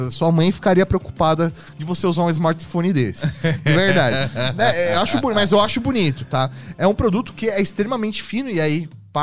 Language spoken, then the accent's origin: Portuguese; Brazil; Porque a gente é educado, a gente é brasileiro.